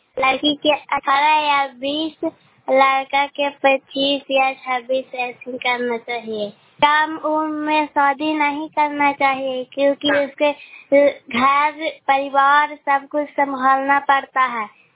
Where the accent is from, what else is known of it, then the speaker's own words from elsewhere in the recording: Bihar, India; नालंदा जिला के।